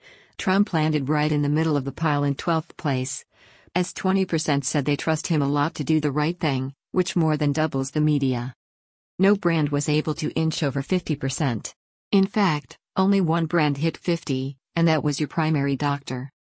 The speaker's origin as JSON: {"language": "English", "country": "United States", "said": "I'm an American, not a cow."}